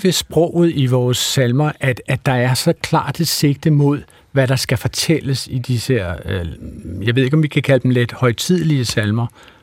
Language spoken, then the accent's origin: Danish; Wales, United Kingdom; now in Denmark; jeg er barnefødt i Wales og har sådan et bisproget forhold til julesalmer, så jeg kan en masse af de engelske.